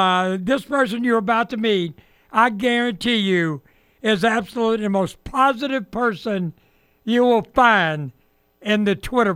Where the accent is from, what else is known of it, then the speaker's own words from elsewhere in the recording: Alabama, United States; I grew up in Alabama. I was born in Alabama and grew up in Orangeburg.